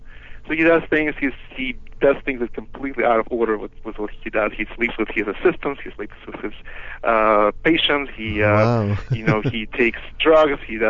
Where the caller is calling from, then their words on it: Sacramento, California, United States; You know what? I think I'm calling from Sacramento.